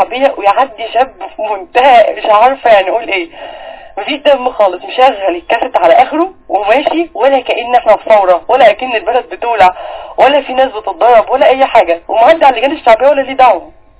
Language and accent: Arabic; Port Said, Port Said Governorate, Egypt; احنا مثلا عندنا في بورسعيد ميكروباص الداير